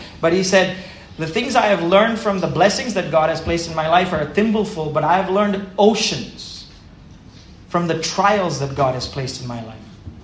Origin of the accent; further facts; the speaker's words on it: Pune, Maharashtra, India; I grew up in Pune, and it was, you know, this was all jungle before, and peacocks, and now suddenly it's IT parks and malls wherever there were trees.